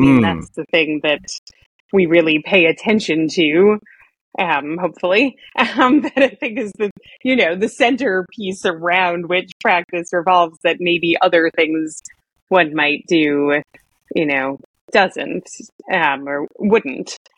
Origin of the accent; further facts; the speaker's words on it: New York, United States; Although I will say, I'm being from New York, I find in a place like New York, people, I think London too, people love Ashtanga in particular.